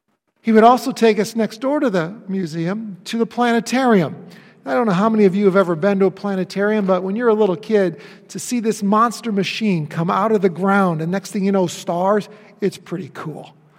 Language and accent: English; Webster, New York, United States; my younger sister and I, we grew up in Webster, New York. Some of you may know where that is. It's a suburb east of Rochester, up on Lake Ontario.